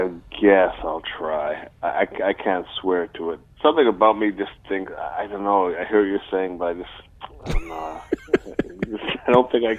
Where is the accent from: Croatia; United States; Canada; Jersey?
Canada; It hurts my heart to say this as a Canadian because I'm trying to show support for my fellow countrymen